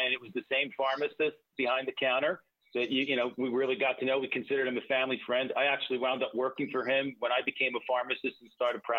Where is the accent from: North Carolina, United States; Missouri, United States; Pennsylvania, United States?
Pennsylvania, United States; Philadelphia; Born and raised in Philadelphia, in South Philadelphia to be specific, and I am the oldest of three.